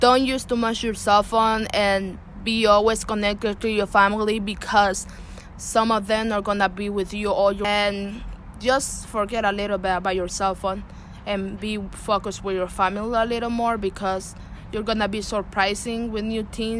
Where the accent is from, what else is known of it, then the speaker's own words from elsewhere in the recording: Nicaragua; I'm from Nicaragua. I'm 7.